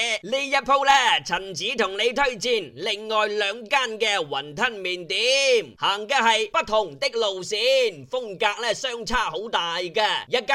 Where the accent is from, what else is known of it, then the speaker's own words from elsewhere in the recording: China; Cantonese is a second language; 香港仲有好多人呢对我哋内地人啊、大陆同胞啊非常友好嘅